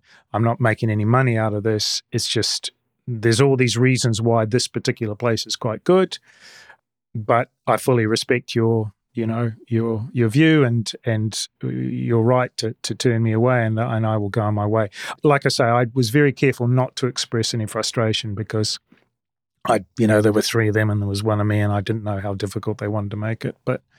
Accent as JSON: {"language": "English", "town": "Bonn", "region": "North Rhine-Westphalia", "country": "Germany", "said": "Oh, because they could see that I was from Bonn and I actually captured them going around."}